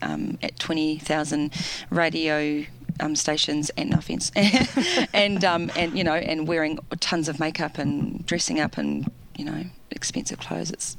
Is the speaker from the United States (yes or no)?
no; New Zealand; now in Australia; whether we come from New Zealand or not